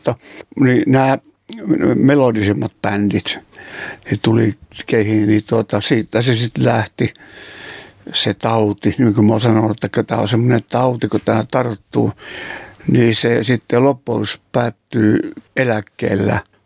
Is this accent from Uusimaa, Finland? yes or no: no; Kannus, Central Ostrobothnia, Finland; now in Kokkola, Finland; Ei, Kannuksesta olen lähtöisin. Sitten muutettiin Kokkolaan vuonna 60.